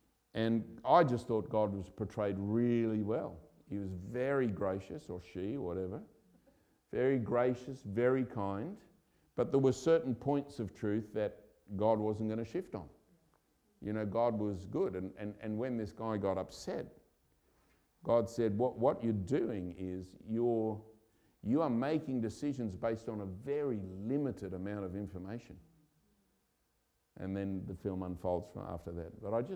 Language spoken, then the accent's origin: English; Australia; I'm Australian.